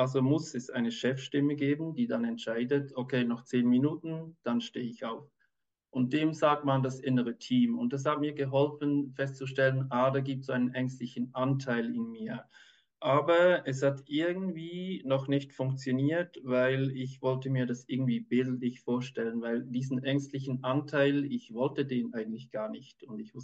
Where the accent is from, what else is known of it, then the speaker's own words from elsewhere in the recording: Switzerland; ich bin Kinderarzt, ich bin aus der Schweiz